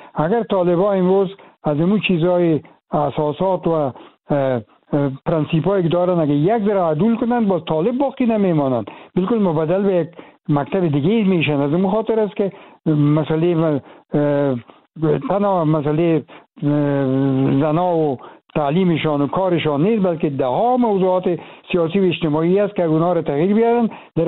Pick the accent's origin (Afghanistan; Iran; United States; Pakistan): Afghanistan; moved away; من از افغانستان چون بر آمدیم